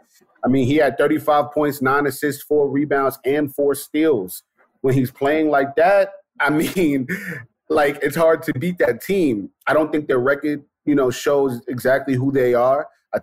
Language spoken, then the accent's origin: English; New York City, New York, United States; I'm from Brooklyn, born and raised.